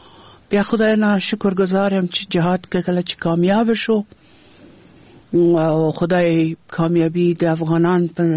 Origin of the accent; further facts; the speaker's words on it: Kabul, Afghanistan; زه د کابل یم او په کابل ښار کې پیدا شوم او دم دلته په کابل کې ما سبق وایله ده.